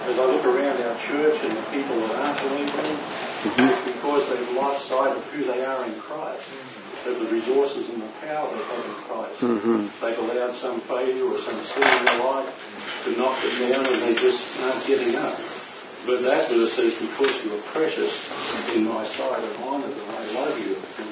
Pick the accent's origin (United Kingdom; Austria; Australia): Australia; now in Oklahoma City, United States; Australia originally.